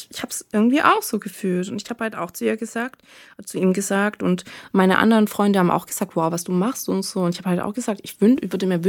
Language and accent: German; Southern Germany, Germany; now in Hamburg, Germany; ich komme ja halt aus Süddeutschland, lebe auch in Hamburg.